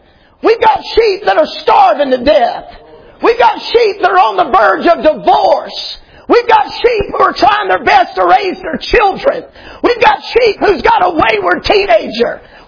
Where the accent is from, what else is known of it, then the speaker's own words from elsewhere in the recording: Atlanta, Georgia, United States; I'm from Atlanta. You just have to forgive me.